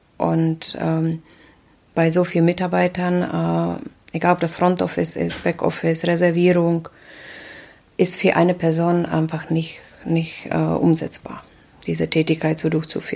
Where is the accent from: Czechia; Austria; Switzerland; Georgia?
Czechia; German is a second language; moved away as an adult; now in Germany; nach der Abitur bin ich nach Deutschland gegangen. Tatsächlich nur wegen der Sprache, weil ich komme aus Sudetenland, Richtung Riesengebirge.